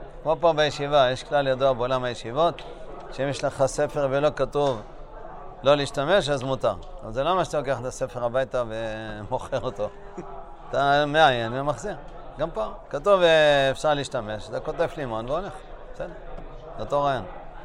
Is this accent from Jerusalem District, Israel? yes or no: no; Bnei Brak, Tel Aviv District, Israel; ואני זוכר בבני ברק, כשגדלתי שם